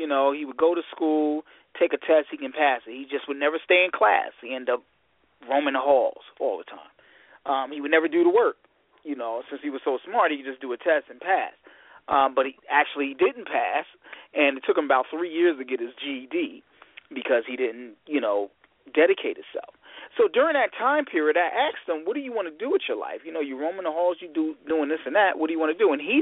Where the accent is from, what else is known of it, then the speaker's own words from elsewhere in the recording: Michigan, United States; I'm your host from Michigan